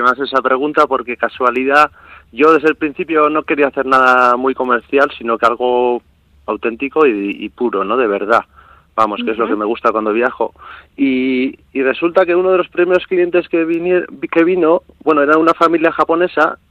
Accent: Aretxabaleta, Basque Country, Spain; soy de Aretxabaleta, un pueblito aquí en el interior de Gipuzkoa, y me fui uh-huh. a Donosti a estudiar magisterio

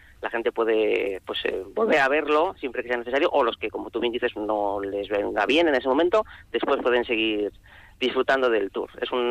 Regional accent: Vitoria, Basque Country, Spain; y los que somos de Vitoria

